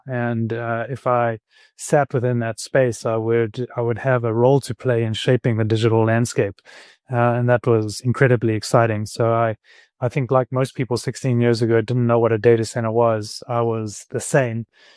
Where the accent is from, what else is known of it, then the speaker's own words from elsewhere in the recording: Johannesburg, Gauteng, South Africa; moved away as an adult; I grew up in Joburg. I went to King Edwards, and after that I studied at RAU, now UJ. And then I began my article in Johannesburg.